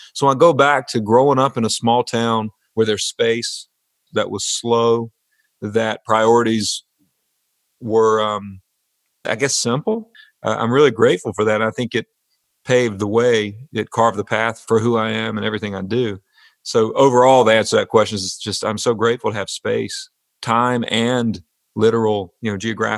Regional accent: North Carolina, United States; Lexington barbecue, our father has taken us there growing up. That was the benchmark for us growing up in the Piedmont.

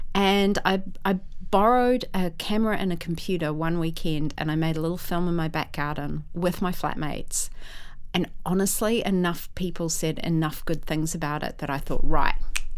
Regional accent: Dubai, United Arab Emirates; also born or lived in Bombay, India; I grew up, Beth, in the Middle East. I was born in Bombay, and my family moved to Dubai back in the day when Dubai was like tiny. It was 400,000 people.

